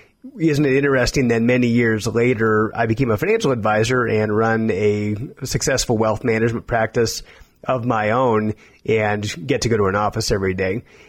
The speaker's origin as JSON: {"language": "English", "region": "Iowa", "country": "United States", "tie": "born or raised there", "said": "Originally, I grew up in Iowa"}